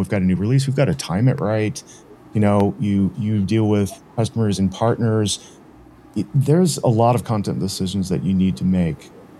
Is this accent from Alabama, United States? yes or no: no; St. Louis, Missouri, United States; because I'm a St. Louis boy. I grew up in St. Louis, Missouri, the home of Anheuser-Busch in the U.S.